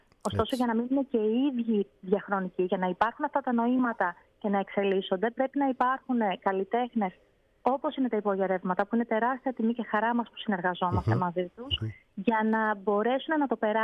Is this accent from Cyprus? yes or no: no; New York, United States; η μητέρα μου είναι παιδί της Ομογένειας. Μεγάλωσα στην Νέα Υόρκη, στην Αστόρια συγκεκριμένα, όπως ήταν όλοι οι Έλληνες τότε. Και έχω οικογένεια εκεί, έχουμε φίλους, έχουμε συγγενείς.